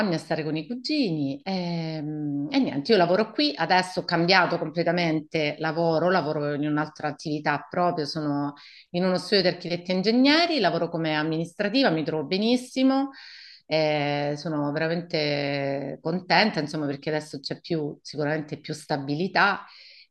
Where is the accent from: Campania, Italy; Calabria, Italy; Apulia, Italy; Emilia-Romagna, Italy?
Calabria, Italy; Catanzaro; io sono nata a Catanzaro, ho vissuto a Catanzaro fino all'età di 18 anni, quindi ho frequentato le scuole lì fino alla fine dei superiori. Poi mi sono trasferita a Cosenza, quindi sono rimasta sempre in Calabria per l'università.